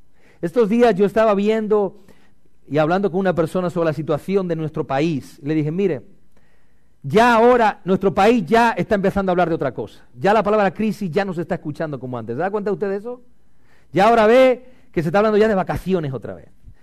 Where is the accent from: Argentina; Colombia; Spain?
Spain; porque así somos los españoles, machitos.